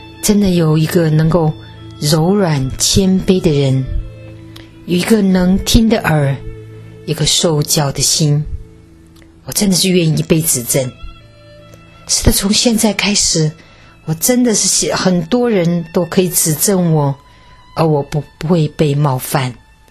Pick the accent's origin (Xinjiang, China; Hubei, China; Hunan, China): Hubei, China; 我是湖北人嘛，湖北人的菜的味道比较重哈